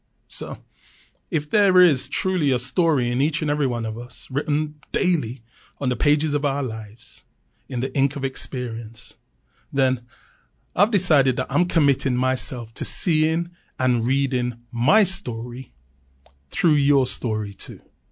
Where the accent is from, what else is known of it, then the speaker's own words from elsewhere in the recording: London, United Kingdom; As a teenager, growing up in London in the 1970s and attending high school, I was declared uneducatable and permanently excluded from mainstream school. And not just me as a young first generation black British boy